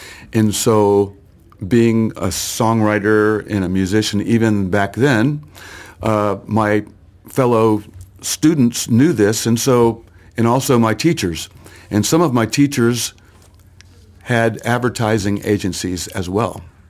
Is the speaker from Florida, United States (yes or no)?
yes; Florida, United States; now in Virginia, United States; And that's how I got to Virginia, actually, is I came from Florida to Virginia to go to university and stayed.